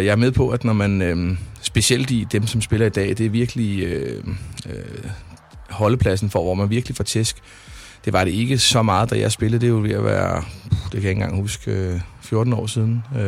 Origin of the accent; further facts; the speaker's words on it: Brøndby, Capital Region of Denmark, Denmark; Jeg voksede op i Gildhøj. Der er vel ikke næppe en fodboldspiller i Brøndby, der har boet tættere på stadion, end jeg har.